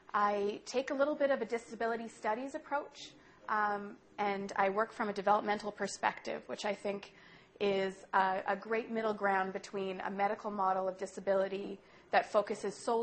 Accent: Winnipeg, Manitoba, Canada; now in Montreal, Canada; I came from Winnipeg. I grew up in Manitoba. I went to the University of Winnipeg

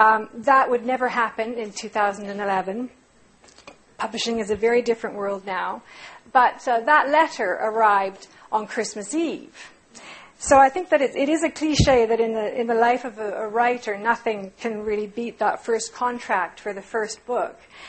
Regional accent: Cranbrook, British Columbia, Canada; also born or lived in Vancouver Island; I grew up in British Columbia. We lived, as was mentioned, we lived in a small, snowy town in the Rocky Mountains called Cranbrook until I was 10. And then we moved to the rainy west coast, to Vancouver Island, and a semi-rural suburban community on the sea outside Victoria.

